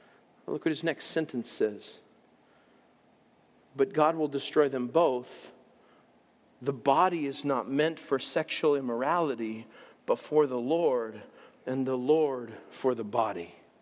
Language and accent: English; United States; Like I said, I'm American.